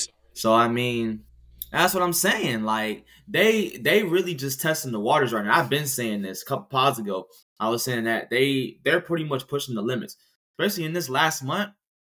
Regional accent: Long Island, New York, United States; It will be in Long Island, New York, my hometown. Backyard.

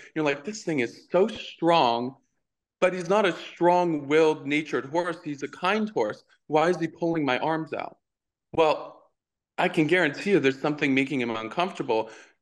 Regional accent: Florida, United States; So I grew up in South Florida, where my grandparents had a stable.

